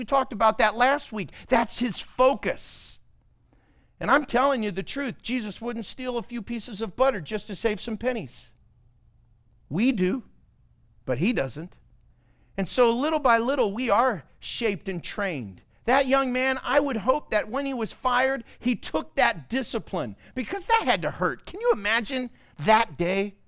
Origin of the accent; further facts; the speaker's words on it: Oklahoma, United States; I was in Oklahoma. I was raised in Oklahoma. In Oklahoma, you got whooped everywhere.